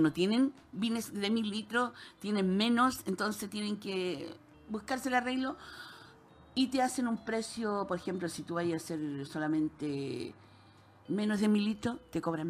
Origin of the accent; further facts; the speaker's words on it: La Pampa, Argentina; No, y resulta de que yo vengo de La Pampa, imagínate.